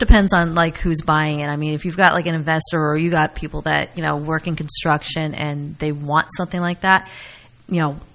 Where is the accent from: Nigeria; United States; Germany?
United States; Basking Ridge, New Jersey; The where I come from, which was Basking Ridge, I was born and raised in Basking Ridge